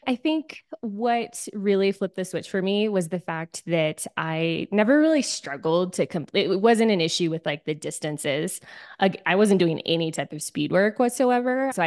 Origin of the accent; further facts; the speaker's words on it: San Diego, California, United States; because I grew up in San Diego, but my dad worked in like further inland.